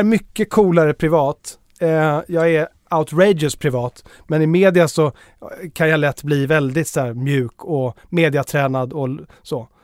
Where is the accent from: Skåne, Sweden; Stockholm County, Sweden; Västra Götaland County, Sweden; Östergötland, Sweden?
Stockholm County, Sweden; Blidö; Blidö, där jag är uppvuxen.